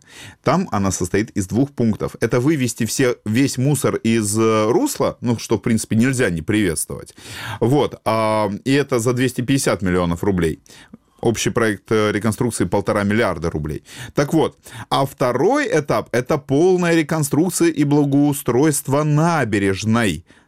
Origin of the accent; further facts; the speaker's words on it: Simferopol, Crimea, Ukraine; и эти уроды перестанут уродовать мой родной город